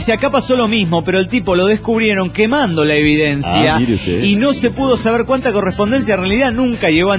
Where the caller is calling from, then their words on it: Oaxaca, Mexico; de Oaxaca, México.